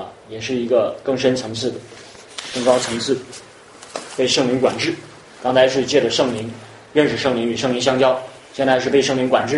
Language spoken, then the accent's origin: Chinese; China; 等候神不是说就是我们中国人想的啊